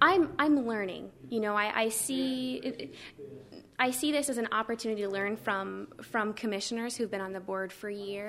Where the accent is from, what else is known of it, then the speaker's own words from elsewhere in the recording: Macomb, Illinois, United States; I grew up in Blanninsville, which is a subdivision of Macomb, as I like to say.